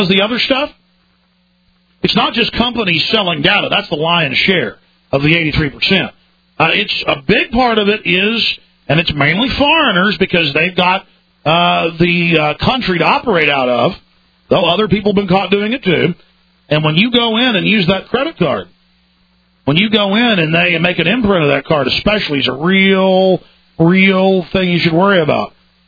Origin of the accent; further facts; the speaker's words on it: the South, United States; I'm a Southerner.